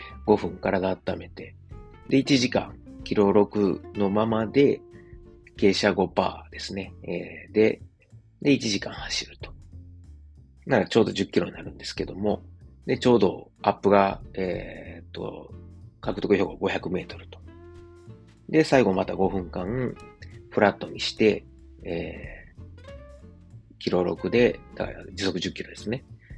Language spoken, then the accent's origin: Japanese; Kansai, Japan; 僕ら関西人にとったらすごいこう